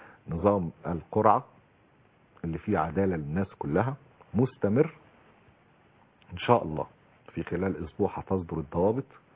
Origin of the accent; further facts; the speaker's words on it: Egypt; فهي دي أساس المشكلة عندنا في مصر.